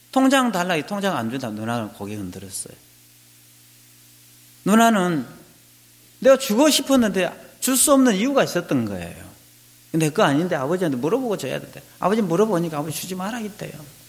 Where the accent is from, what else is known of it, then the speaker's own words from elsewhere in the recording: Sinan, South Jeolla, South Korea; 전라남도 신안군에 저희 고향인데 전라남도 신안군에서 배를 타고 목포까지 나오면 1시간 걸려요